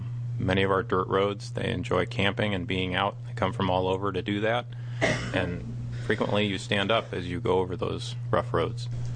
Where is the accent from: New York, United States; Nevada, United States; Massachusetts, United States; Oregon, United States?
Oregon, United States; Eugene; I'm from Eugene, Oregon.